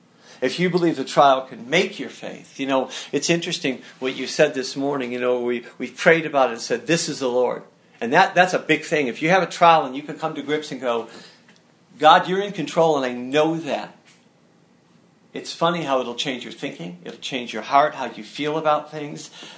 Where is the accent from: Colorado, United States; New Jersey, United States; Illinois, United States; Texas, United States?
Illinois, United States; We're from Illinois, so any hill above 100 feet looks like a mountain to us.